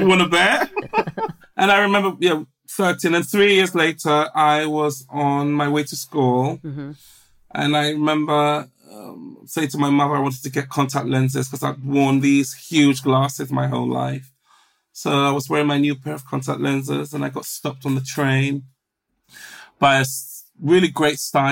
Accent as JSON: {"language": "English", "country": "Ghana", "tie": "born there", "said": "I was born in Ghana, which is the coast of West Africa."}